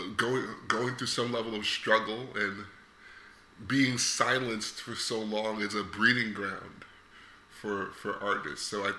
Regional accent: Brooklyn, New York, United States; I am originally from Brooklyn. Mm-hmm. I am from Clinton Hills, by the way of the Farragut Housing Project. So that's, I guess that would be South Brooklyn, very close to the Brooklyn Bridge.

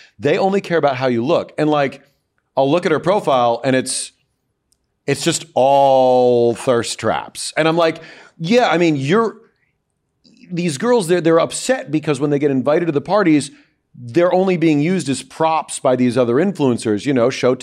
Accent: Florida, United States; also born or lived in Philadelphia; I was raised in Florida, but I spent so much time in Philly, I kind of stopped saying I was from Florida

